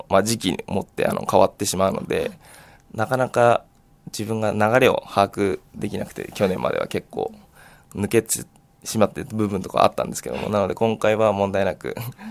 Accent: Hiratsuka, Kanagawa, Japan; also born or lived in Shiga / Odawara; 生まれは滋賀県の方でして、で、5歳ぐらいまでは小田原に住んでたんですけども、それからずっと平塚の方に住んでます。

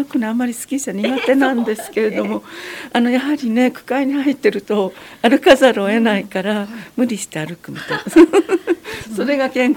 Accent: Fujisawa, Kanagawa, Japan; 本当に私が生まれ育ったこの町がね、素晴らしい町になることを祈ってます。

